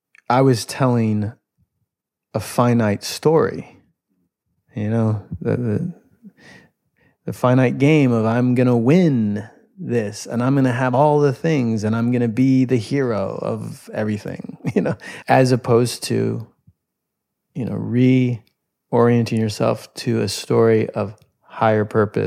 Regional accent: Brooklyn, New York, United States; I was a hipster from Brooklyn making independent films on my video camera

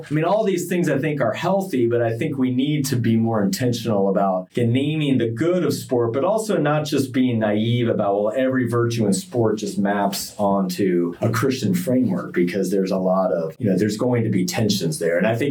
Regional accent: Washington, United States; I grew up near Washington, D.C., and in that time, times have changed

